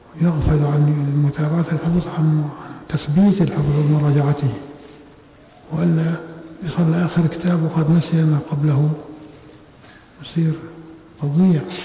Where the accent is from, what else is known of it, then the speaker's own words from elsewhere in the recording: Syria; كما حصل عندنا في الشام